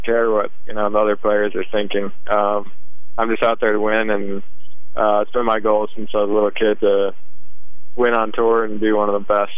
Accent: New Jersey, United States; especially starting in at the Barclays in Jersey, pretty much my hometown.

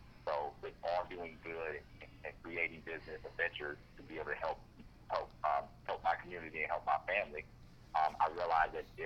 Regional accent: Flint, Michigan, United States; how I was raised growing up in Flint, Michigan, I knew at a very young age, coming from merely poverty

